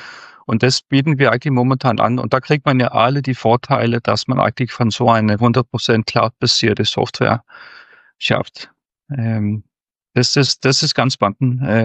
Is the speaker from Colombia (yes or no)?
no; Denmark; German is a second language; Ich komme aus Dänemark, habe ein bisschen Familie in der Österreich, in der Nähe von München. Deswegen spreche ich sowieso ein bisschen Deutsch.